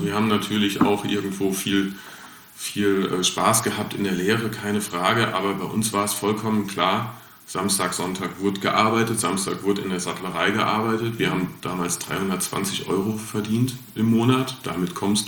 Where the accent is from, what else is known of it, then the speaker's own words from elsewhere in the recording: Rhineland-Palatinate, Germany; aufgewachsen bin ich in einem ziemlich kleinen Dorf mit 6 Häusern, hier um die Ecke zwischen Elkhausen und Katzwinkel, Richtung Wissen ist das.